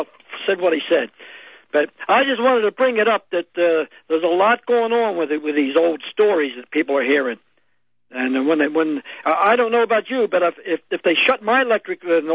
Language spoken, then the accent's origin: English; Philadelphia, Pennsylvania, United States; I come from Philadelphia, and I lived within 20 blocks of that.